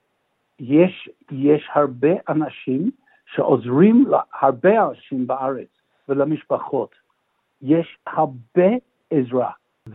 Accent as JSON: {"language": "Hebrew", "town": "Melbourne", "region": "Victoria", "country": "Australia", "tie": "born or raised there", "said": "אני יליד מלבורן. אני בוגר בית ספר הר הצופים, מאונט סקופרס."}